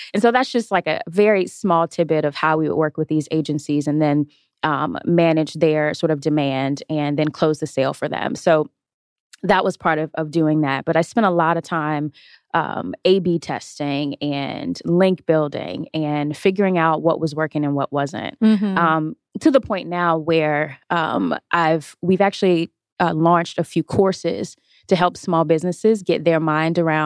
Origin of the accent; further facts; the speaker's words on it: North Carolina, United States; But I'm from North Carolina and I founded Content Park back in 2014 in Charlotte, North Carolina